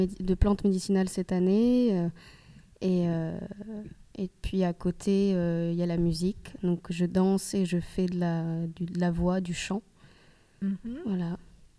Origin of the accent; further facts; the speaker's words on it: Caen, Normandy, France; j'ai 21 ans, je suis de Caen, enfin je suis née à Caen plutôt, pour redire un peu mes origines, enfin de là où je viens.